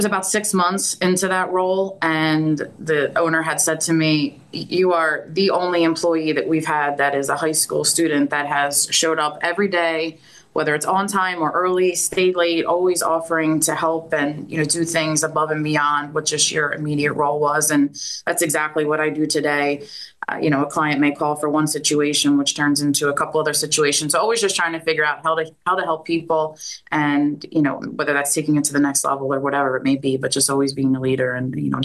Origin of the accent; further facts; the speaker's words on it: Pottstown, Pennsylvania, United States; I'm from Pottstown, Pennsylvania, which is a suburb outside of Philadelphia.